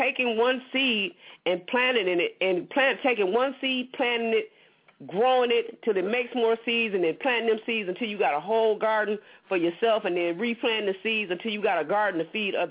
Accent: United States; born there; No, homie, I was born in America. I'm an American.

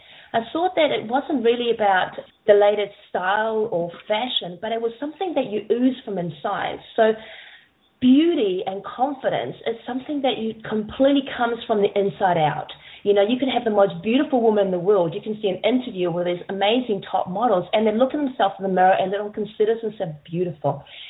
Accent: Lima, Peru; now in New Zealand; So that's a bit of a long name. I'm originally from Peru, Lima. And I've been living in New Zealand since 1989 and traveled quite a bit.

